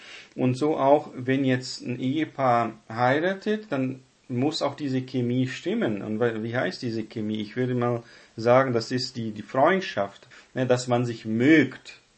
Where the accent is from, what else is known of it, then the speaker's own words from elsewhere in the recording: South Region, Brazil; now in Germany; noch vor 20, 30 Jahren in Südbrasilien, wo ich aufgewachsen bin, da benutzen sehr viele Leute